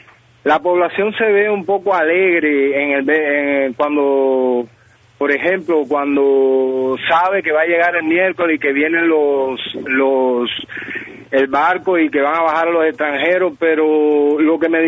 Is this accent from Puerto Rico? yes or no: no; Cuba; te voy a hablar como buen cubano